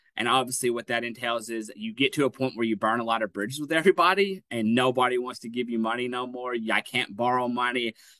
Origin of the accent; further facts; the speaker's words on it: Hopkinsville, Kentucky, United States; I'm 30 years old. I'm from Hopkinsville, Kentucky, and I am a meth addict.